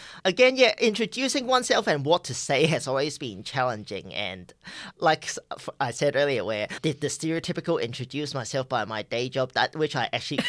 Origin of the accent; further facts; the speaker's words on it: Hong Kong; So for context, I grew up in Hong Kong. I'm a transgender man, so at that age, I still looked like a girl.